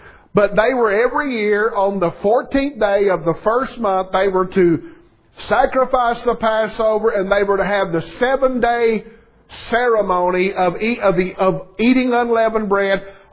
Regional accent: Kentucky, United States; One pitiful, weak, insignificant, ungodly boy growing up in South Central Kentucky

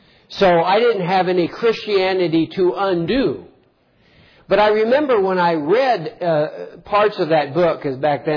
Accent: United States; because I'm an American and have been trained all my life to think I'm right

